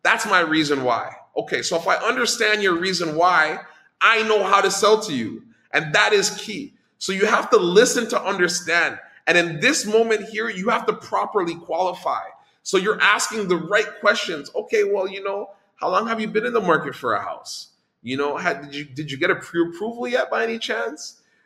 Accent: Toronto, Ontario, Canada; I'm from Toronto.

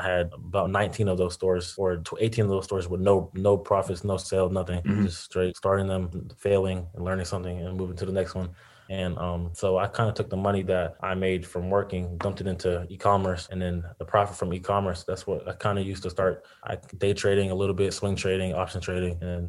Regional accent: Raleigh, North Carolina, United States; also born or lived in Boston; now in Greensboro, United States; I'm actually from Raleigh, North Carolina. I was born in Boston, but raised in Raleigh. And then now I'm in Greensboro for college.

